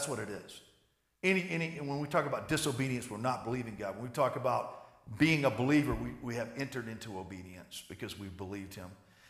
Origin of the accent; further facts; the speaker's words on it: the South, United States; Now, I grew up in the South, and we used to go around and go ask people, are you blood bought?